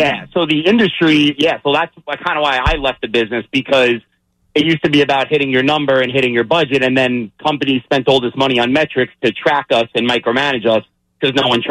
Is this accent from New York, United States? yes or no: yes; Massapequa, New York, United States; now in Wausau, United States; I grew up in Massapequa. I live in Wausau